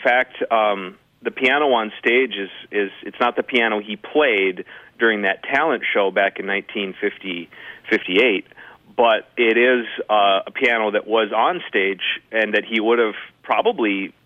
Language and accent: English; Hibbing, Minnesota, United States; and I was born in Hibbing. I grew up outside of Hibbing, and I live, you know, not terribly far from Hibbing now.